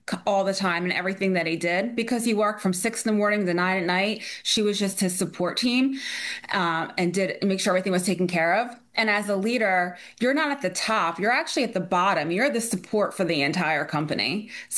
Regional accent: Voorhees, New Jersey, United States; I'm from Voorhees, New Jersey. I have one younger sister, and I'm the oldest.

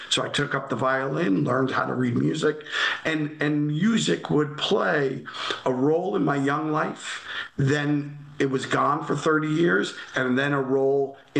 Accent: Old Bridge, New Jersey, United States

